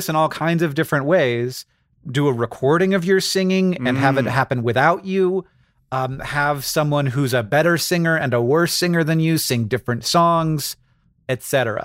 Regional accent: Florida, United States; When I grew up in Florida, we called them anoles

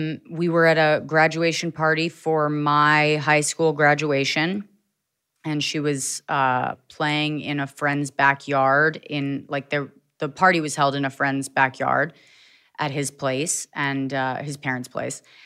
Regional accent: Virginia, United States; Like outside of DC in Northern Virginia.

